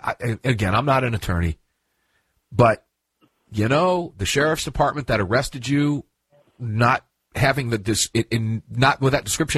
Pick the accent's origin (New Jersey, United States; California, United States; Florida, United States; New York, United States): Florida, United States; coming out of my hometown in Florida